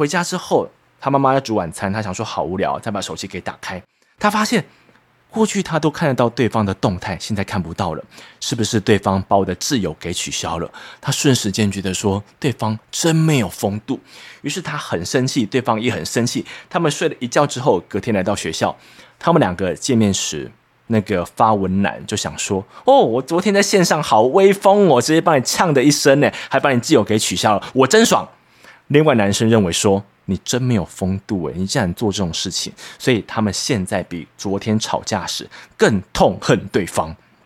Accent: Taiwan; first language Taiwanese Hokkien; Chinese is a second language; 因为我家小时候只讲台语，所以我上国小的时候，我在一年级，我不能够接受其他人都讲国语。

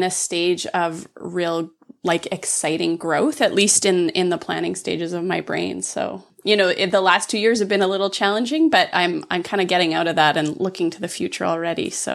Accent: Calgary, Alberta, Canada; also born or lived in Switzerland / Vancouver; I grew up in Calgary, which is a different town in a prairie province in Canada. And then I moved to Switzerland. That's where I learned to knit. My yarn store was in Vancouver, which is on the West Coast. And now we're in Middle Canada.

